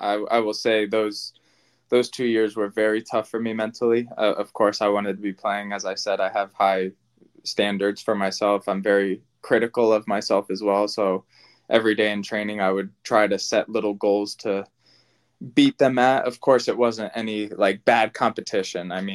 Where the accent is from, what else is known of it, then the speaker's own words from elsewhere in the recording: Loudoun County, Virginia, United States; it was against Loudoun United, which is my hometown club. They weren't a team when I was younger and living there, but they're from fully my hometown